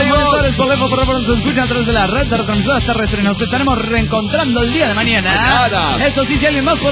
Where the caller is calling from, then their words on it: Chetumal, Quintana Roo, Mexico; de Chetumal, Quintana Roo.